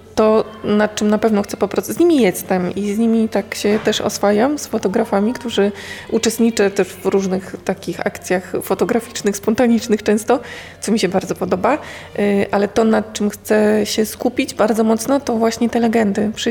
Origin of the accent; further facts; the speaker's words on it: Morąg, Warmian-Masurian Voivodeship, Poland; born there; Urodziłam się w Morągu, więc to ani Warmia, ani Mazury.